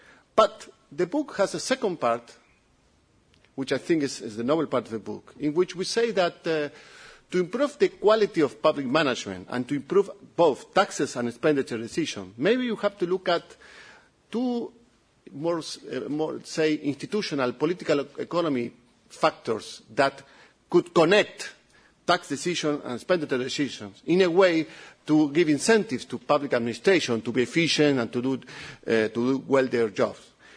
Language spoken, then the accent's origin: English; Italy; accent: Italian; English is a second language; So I hope you understand my Italian accent, okay?